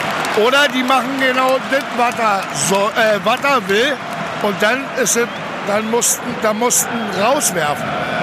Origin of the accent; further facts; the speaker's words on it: Schöneiche, Brandenburg, Germany; Bin aber in Schöneiche groß geworden, was gleich neben Friedrichshain, also gleich neben Köpenick ist. Und bin DDR-Kind.